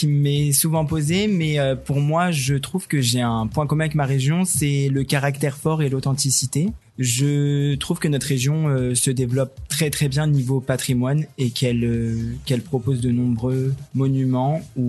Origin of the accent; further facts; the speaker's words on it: Tonnerre, Bourgogne-Franche-Comté, France; Je suis originaire de Tonnerre, donc dans l'Yonne, une ville de Bourgogne.